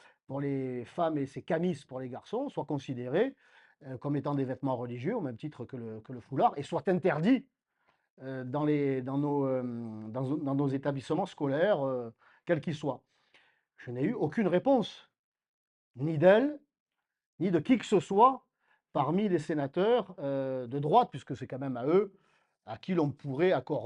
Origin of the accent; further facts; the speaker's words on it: Marseille, Provence-Alpes-Côte d'Azur, France; quand on est un Marseillais issu du peuple historique de Marseille, que l'on aime nos traditions provençales.